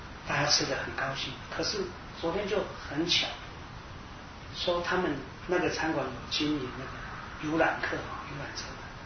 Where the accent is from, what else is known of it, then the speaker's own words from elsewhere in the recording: China; 因为我们中国人通常谈话都比较大声